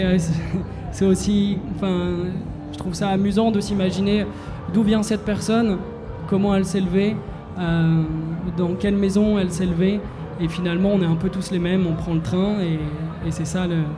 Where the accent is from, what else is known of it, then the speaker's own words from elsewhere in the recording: France; je chante en français, je suis français, et ça me parle